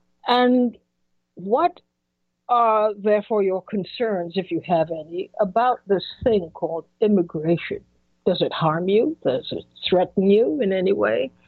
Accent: Trinidad & Tobago; Now, I grew up, as I shared with you, I grew up in Trinidad.

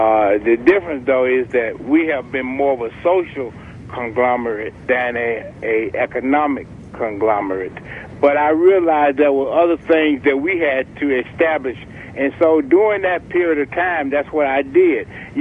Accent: Georgia, United States; I grew up in Georgia. I'm very much aware of the Ku Klux Klan. I've been around them all of my life.

